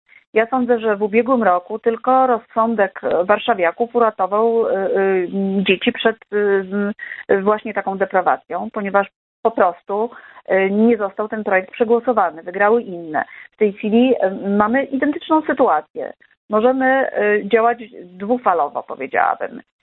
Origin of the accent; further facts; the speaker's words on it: Warsaw, Masovian Voivodeship, Poland; My jako warszawiacy zwracamy się do was